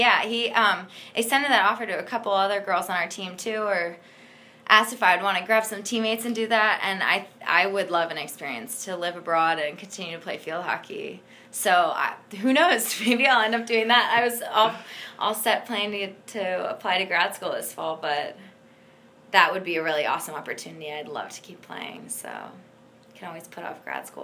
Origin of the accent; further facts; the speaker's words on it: State College, Pennsylvania, United States; Penn State everything. I grew up in State College, so PSU all the way.